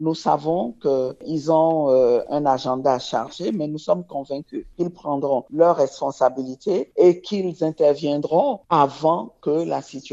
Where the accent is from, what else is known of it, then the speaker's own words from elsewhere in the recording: Togo; Alors nous prenons nos responsabilités en tant que Togolais parce que nous sommes les premiers concernés